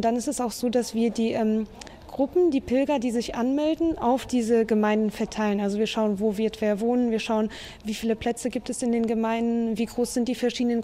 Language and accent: German; Germany; Genau, also ich bin Deutsche und Polin. Ich bin in Deutschland geboren, habe auch mein ganzes Leben in Deutschland gelebt bisher. Aber meine beiden Eltern kommen aus Polen, also von daher bin ich deutsch-polnisch. Ich bin mit Deutsch und Polnisch aufgewachsen